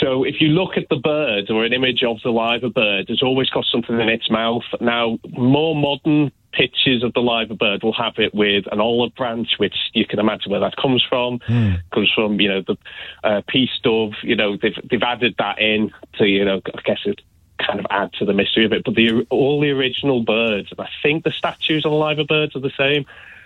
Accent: Liverpool, North West England, United Kingdom; I'm from Liverpool and I'm quite sad.

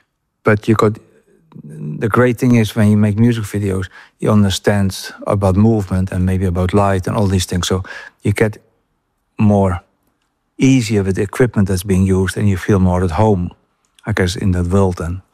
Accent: Netherlands; English is a second language; now in England

